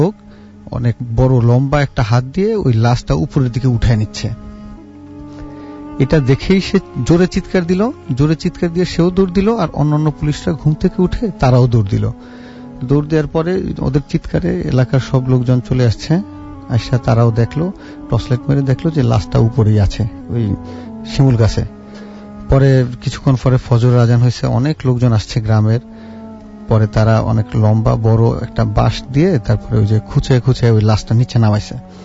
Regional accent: Bhola, Barisal Division, Bangladesh; এই ঘটনাটা ঘটেছিল আমার গ্রামের বাড়ি ভোলাতে।

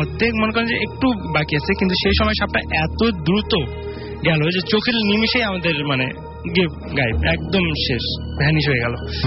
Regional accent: Dinajpur, Rangpur Division, Bangladesh; দিনাজপুর থেকে এসেছি।

